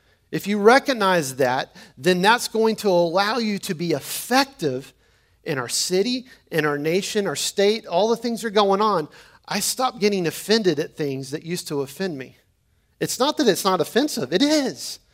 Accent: United States; The pride that I have flowing out of being American is because God has sent me to this nation to be a light inside of it.

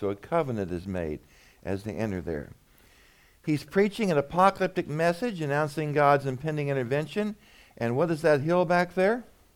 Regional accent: Texas, United States; Remember, I grew up in West Texas. That's desert.

